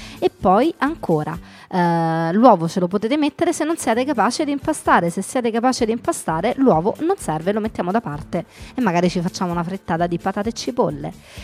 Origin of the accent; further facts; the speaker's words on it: Rome, Lazio, Italy; sono romana e da queste cose si sente